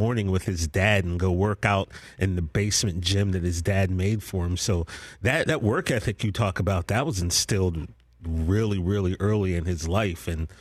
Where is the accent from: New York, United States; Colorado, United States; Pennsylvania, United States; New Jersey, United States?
Pennsylvania, United States; Pittsburgh; I'm from Pittsburgh, and one of my best friends works for the Post-Gazette.